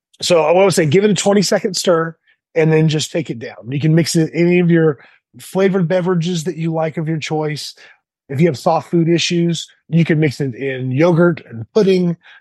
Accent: the South, United States; I love cheesecake and fried foods, being, you know, born and raised in the South.

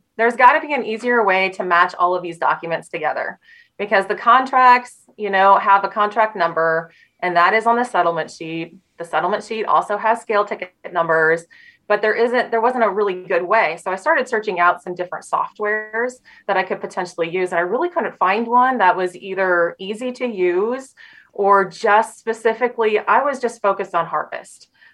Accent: Superior, Nebraska, United States; I'm from Superior, Nebraska. I am a mom of 6, and I'm a farmer's wife

